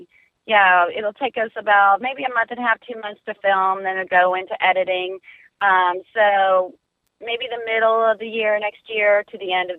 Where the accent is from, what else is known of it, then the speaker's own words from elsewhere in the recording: East Coast, United States; I'm from the East Coast, so I've been in New York during 4th of July